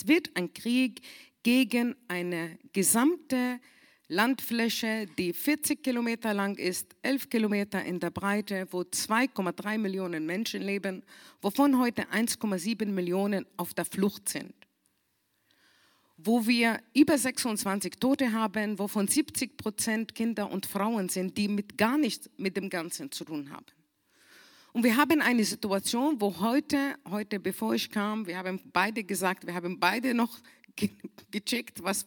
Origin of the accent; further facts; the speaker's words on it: Palestine; um den 7. Oktober zu überhaupt für uns als Palästinenser kritisch zu betrachten